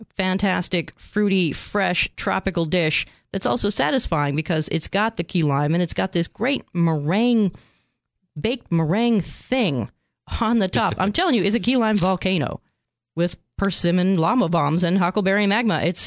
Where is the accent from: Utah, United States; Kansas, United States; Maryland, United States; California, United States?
California, United States; San Diego; I am a Californian. I am a San Diegan Californian. I've been here for decades. I love it. I will never leave.